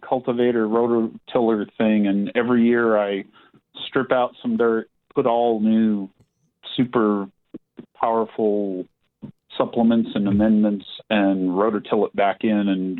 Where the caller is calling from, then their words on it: San Diego, California, United States; I'm calling from Southeast San Diego.